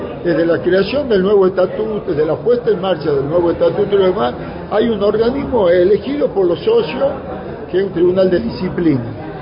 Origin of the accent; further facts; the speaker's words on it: Tucumán, Argentina; somos todos tucumanos.